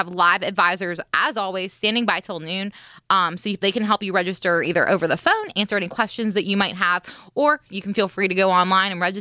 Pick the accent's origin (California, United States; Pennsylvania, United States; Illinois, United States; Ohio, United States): Pennsylvania, United States; Murrysville; I grew up in Murraysville, and I always, when you drive into Murraysville, there's the gateway to Westmoreland County